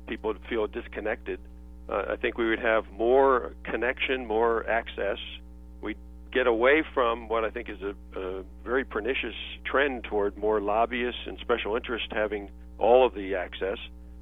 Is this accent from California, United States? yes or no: yes; California, United States; And I'm from California originally, so I, you know, I appreciate that.